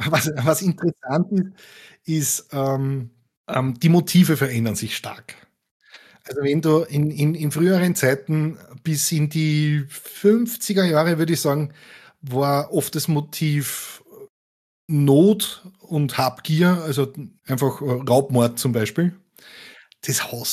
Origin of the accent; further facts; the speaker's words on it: Austria; den gibt es so in der Form bei uns in Österreich nur mal sehr, sehr selten